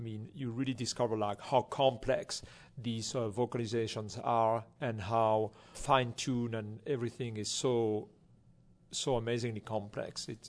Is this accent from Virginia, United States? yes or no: no; Texas, United States; the first question someone is going to ask me is, where are you coming from? Right. If I say Texas, they don't believe me somehow.